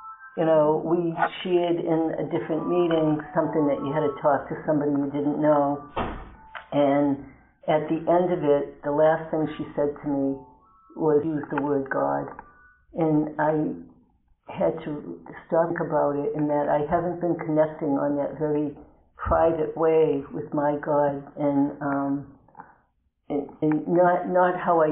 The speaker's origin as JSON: {"language": "English", "town": "Beverly", "region": "Massachusetts", "country": "United States", "said": "I'm a compulsive overeater. I'm here from Beverly, Massachusetts, and grateful that you're all here today, too."}